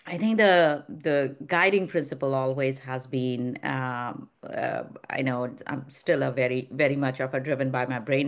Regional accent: India; moved away; So I grew up in India and we moved back here about 28 years ago or something.

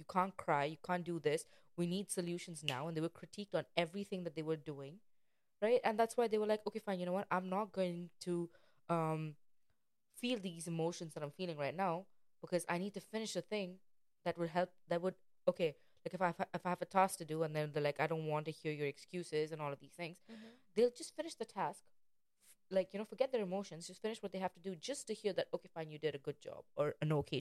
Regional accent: India; I'm Indian. We know what the big fat Indian wedding is. I grew up wanting these things.

